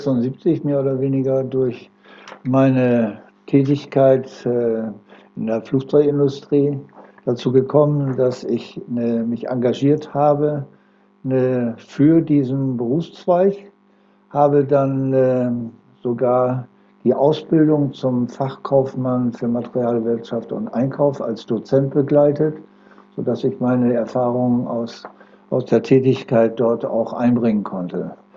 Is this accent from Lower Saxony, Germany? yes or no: yes; Oldenburg, Lower Saxony, Germany; born there; also born or lived in Delmenhorst; Ich bin geboren in Oldenburg 1938 und mich hat es dann verschlagen von Oldenburg in den Bereich nach Delmenhorst